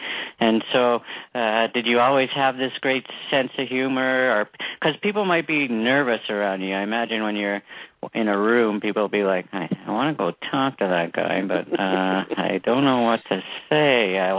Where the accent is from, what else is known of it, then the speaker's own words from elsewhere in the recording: Canada; I'm no nicer or more kind or more deserving to be born and raised in Canada than they are to be born and raised there.